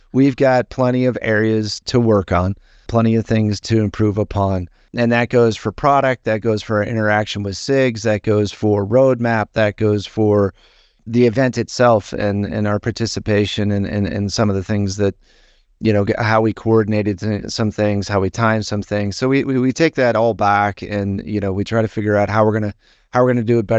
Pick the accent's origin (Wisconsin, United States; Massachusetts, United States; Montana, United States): Wisconsin, United States; I mean, I know I'm from Wisconsin. Maybe I'm supposed to know this one, or maybe this one is a Minnesotaism versus a Midwesternism.